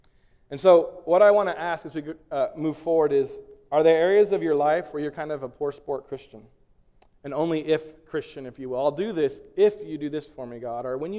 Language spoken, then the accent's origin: English; Visalia, California, United States; He grew up in Hanford. I grew up in Visalia.